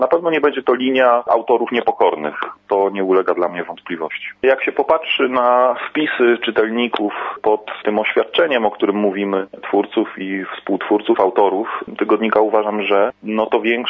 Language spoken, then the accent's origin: Polish; Pomeranian Voivodeship, Poland; Ja jestem skromnym historykiem z Trójmiasta